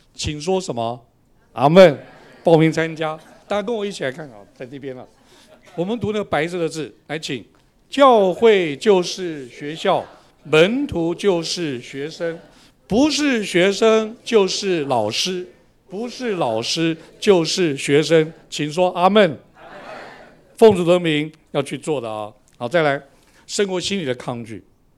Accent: Taiwan; 我是从台湾来的，在台湾的男生呢都要当兵的

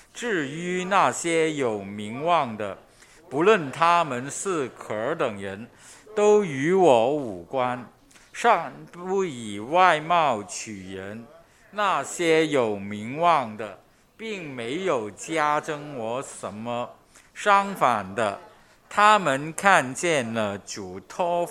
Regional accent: Guangdong, China; 我们特别是南方人就对官没有什么特别的感觉的都是山高皇帝远那个感觉。我们在过了岭南，我们这边人都是这样思想

